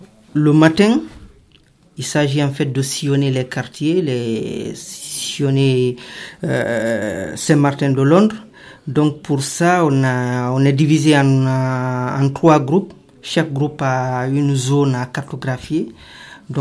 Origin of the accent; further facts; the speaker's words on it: Guinea; moi je suis d'origine de la Guinée donc et mon pays était touché par Ebola.